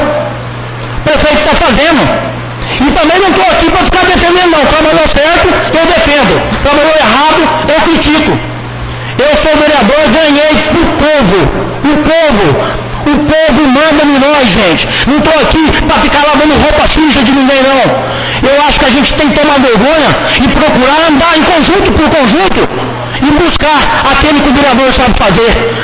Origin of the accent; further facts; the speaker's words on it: Jataizinho, Paraná, Brazil; Eu nasci em Jatezinho, estou crescendo em Jatezinho, sou político aqui em Jatezinho. Eu tenho que preservar minha cidade onde que eu moro.